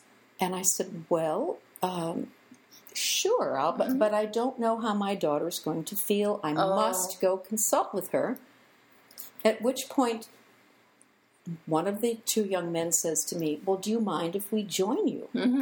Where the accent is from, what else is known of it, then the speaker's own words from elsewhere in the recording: California, United States; I explained that I was visiting from California, that I really couldn't walk very far